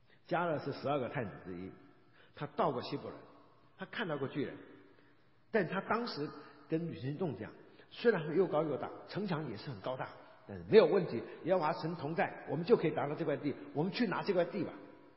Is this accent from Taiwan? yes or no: yes; Taiwan; 好几年前有一次回台湾的时候，我的小学同班同学他还住在当地，那我们住在眷村里长大的嘛